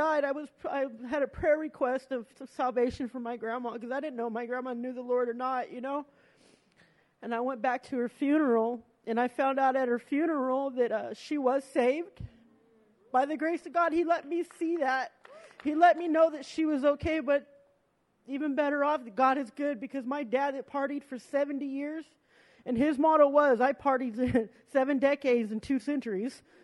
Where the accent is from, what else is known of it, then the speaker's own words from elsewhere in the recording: Fresno, California, United States; Hi, church. … I'm 38 years old, and I'm from Fresno, California.